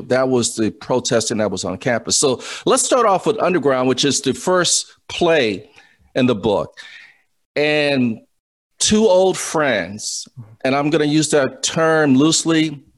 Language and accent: English; Louisiana, United States; Okay. Monroe, I'm from Louisiana. Stayed in Monroe.